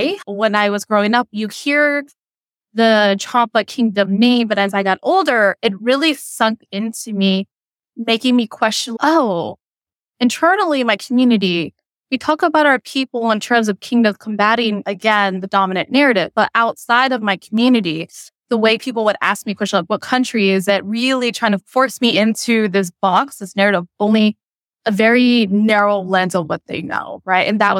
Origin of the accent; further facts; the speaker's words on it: United States; I grew up and raised in America. My parents, they have U.S. citizenship.